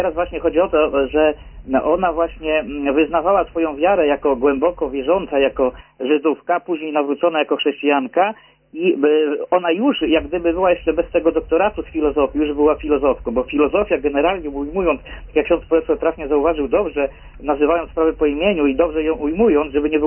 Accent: northern Poland, Poland; now in abroad; Generalnie teraz poza kraju, ale tak w ogóle jestem tu z Polski Północnej.

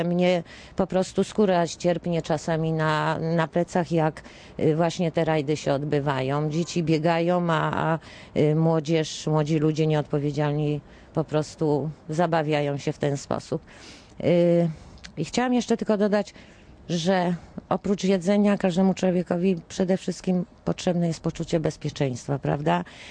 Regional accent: Chmielnik, Świętokrzyskie Voivodeship, Poland; born there; bo ja się urodziłam także w Chmielniku. Chmielnik zawsze miał, była policja i było to kiedyś miasto powiatowe, a w tej chwili robi się taki grajdoł pozbawiony policji.

